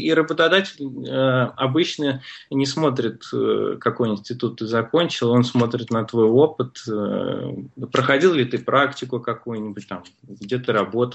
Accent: Orekhovo-Zuyevo, Moscow Oblast, Russia; ну, я из Подмосковья, там есть такое Орехово-Зуево.

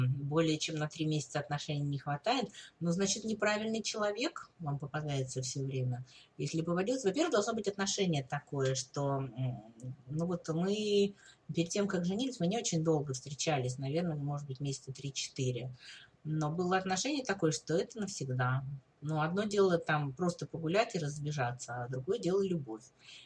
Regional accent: Russia; Я стоматолог из России, у меня профессиональные вопросы.

